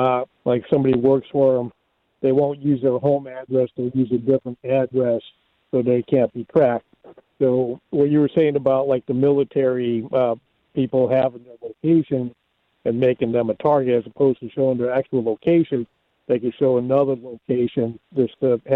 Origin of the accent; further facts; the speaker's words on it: Waterbury, Connecticut, United States; It seems like, I'm from Waterbury.